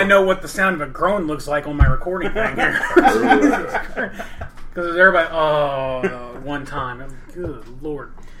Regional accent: Indiana, United States; We're from Indiana. We do top 10 lists.

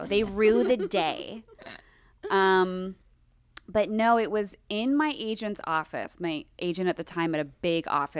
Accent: Los Angeles, California, United States; It's crazy that you ask because it's a crazy story. I grew up in Los Angeles.

